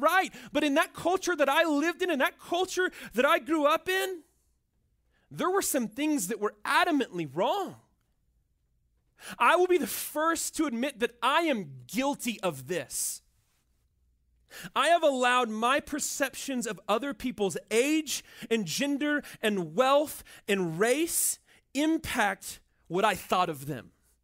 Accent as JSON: {"language": "English", "town": "Mobile", "region": "Alabama", "country": "United States", "tie": "born there", "said": "I was born in the Deep South. I was born in Mobile, Alabama."}